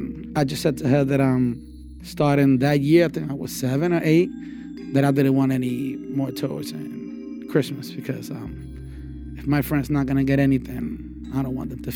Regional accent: Honduras; Well, growing up in Honduras, it was probably the best thing that happened to me in my life

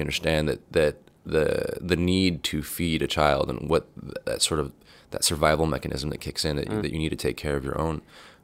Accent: California, United States; I grew up with immigration as a topic. I grew up in California

